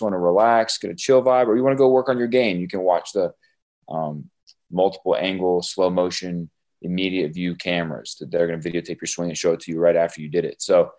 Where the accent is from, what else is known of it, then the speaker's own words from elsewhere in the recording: Asheville, North Carolina, United States; I'm back home in Asheville, North Carolina, born and raised, back for Thanksgiving.